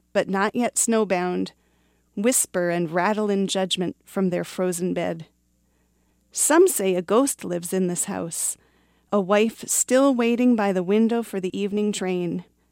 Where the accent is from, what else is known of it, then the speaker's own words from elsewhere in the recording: Duluth, Minnesota, United States; from Duluth, and I will be reading some poems today.